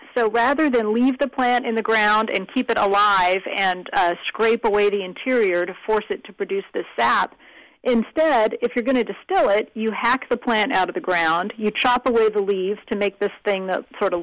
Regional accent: Dallas, Texas, United States; I'm from Dallas-Fort Worth, and I remember we had a big old century plant in our backyard

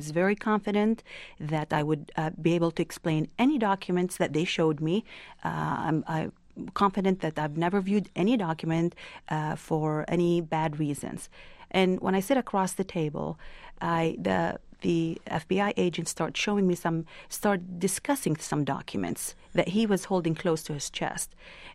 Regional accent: Lebanon; having been born and raised in Lebanon

